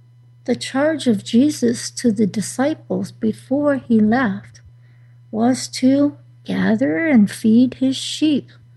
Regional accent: California, United States; now in North Carolina, United States; Yes, I came from California. No, I'm in North Carolina drinking sweet tea.

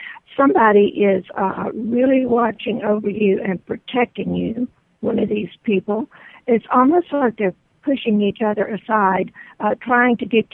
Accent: Texas, United States; now in San Diego, United States; I live in California. I live in San Diego, La Jolla area.

